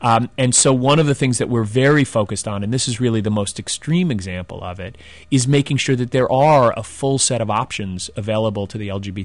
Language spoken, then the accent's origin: English; New York City, New York, United States; particularly growing up in New York City, have seen such a tradition there of a strong commitment to equality